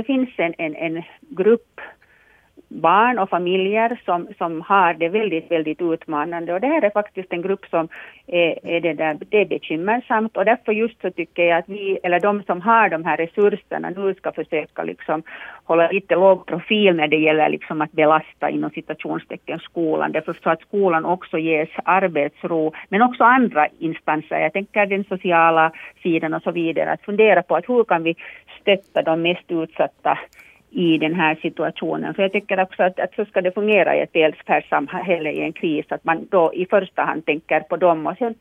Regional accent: Finland; jag är åtminstone som finsk medborgare jätteglad och stolt

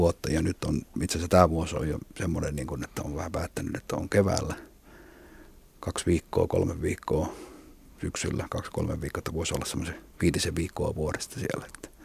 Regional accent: Ostrobothnia, Finland; niin kuin meillä Pohjanmaalla sanottiin

